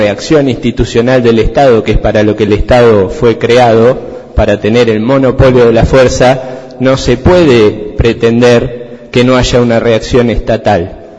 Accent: Tandil, Buenos Aires Province, Argentina; todos somos argentinos, aquí todos somos tandilenses

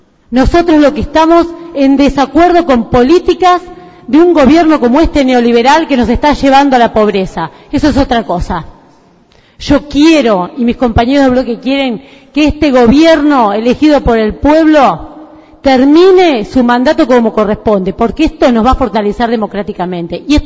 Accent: Vela, Buenos Aires Province, Argentina; como yo soy de Vela y en Vela se usan mucho los refranes

